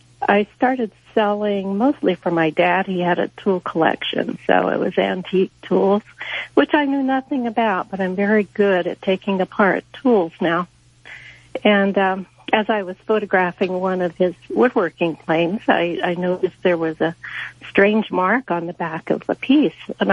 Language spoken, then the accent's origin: English; San Diego, California, United States; Well, part of his problem was, I'm from San Diego, and apparently there's a well-known person in San Diego that does sell repainted stuff as original